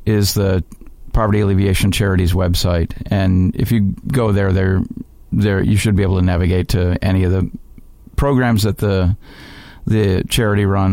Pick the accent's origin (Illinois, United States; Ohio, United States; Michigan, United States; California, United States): Illinois, United States; Chicago; Chicago, Illinois, my hometown.